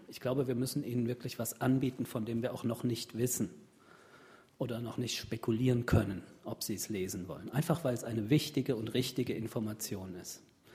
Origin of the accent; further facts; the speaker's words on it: Frankfurt, Hesse, Germany; in dem Sommer das Weite gesucht und Frankfurt, meine Heimat, wieder aufgesucht habe.